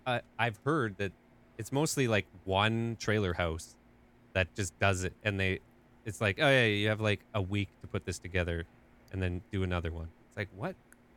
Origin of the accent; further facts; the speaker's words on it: Alberta, Canada; I'm from Alberta.